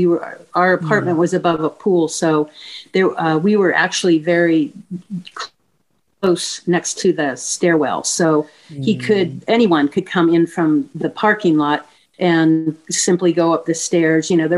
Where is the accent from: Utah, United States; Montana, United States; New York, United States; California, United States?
California, United States; San Diego; Yes, actually, I was originally from San Diego and had moved up to Santa Barbara in January of that year.